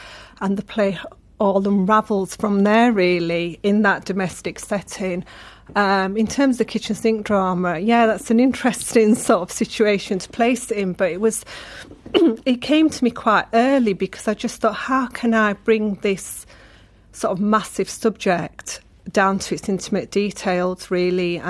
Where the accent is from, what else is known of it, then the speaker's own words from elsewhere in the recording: England, United Kingdom; as I am a British Pakistani woman who's from those northern towns